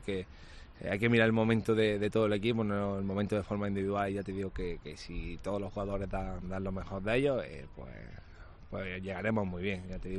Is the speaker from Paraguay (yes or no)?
no; Andalusia, Spain; Al final, es también andaluz, yo también soy andaluz.